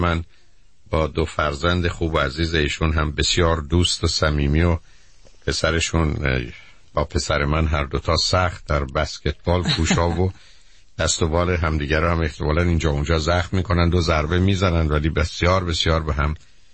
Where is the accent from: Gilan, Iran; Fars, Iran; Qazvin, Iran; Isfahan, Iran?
Fars, Iran; Shiraz; متوجه این واقعیت شدیم که مثل این که هر سه ما شیرازی هستیم